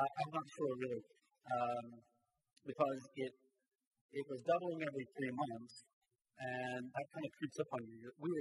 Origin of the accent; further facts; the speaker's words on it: Alabama, United States; now in United Kingdom; My favorite example is I grew up in Alabama.